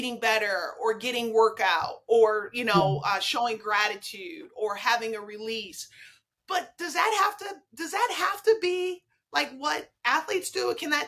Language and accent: English; Flint, Michigan, United States; Well, I'm from Flint.